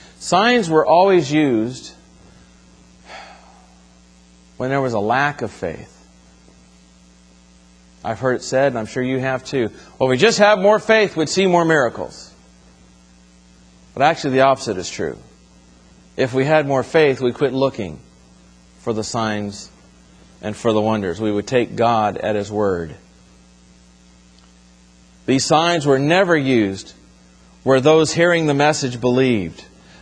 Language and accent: English; Southern United States, United States; Now, I don't think it would take very long for somebody to figure out Erlene and I come from the South.